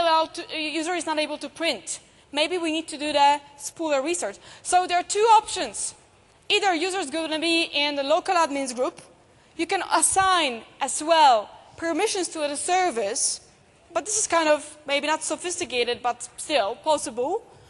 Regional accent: Poland; English is a second language; Yes, I'm from Poland, so a couple of things are happening.

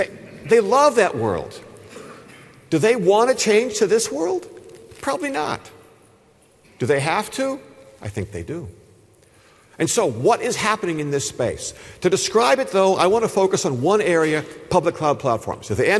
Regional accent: United States; Europeans say EaaS, but I say IaaS all the time as an American.

